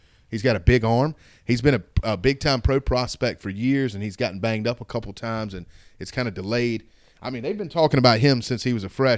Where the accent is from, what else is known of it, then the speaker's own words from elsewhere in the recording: the South, United States; I'm just biased as a Southerner.